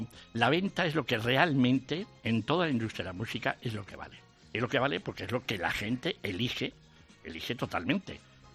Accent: Vitoria, Basque Country, Spain; debo decirle que soy de Vitoria.

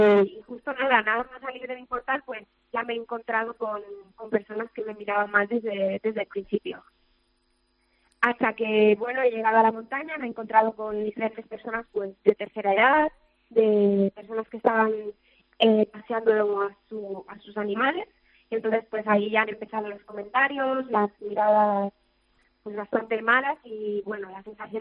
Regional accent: Sant Boi de Llobregat, Catalonia, Spain; Yo soy de San Boi. San Boi de Llobregat es una ciudad acá al lado de Barcelona

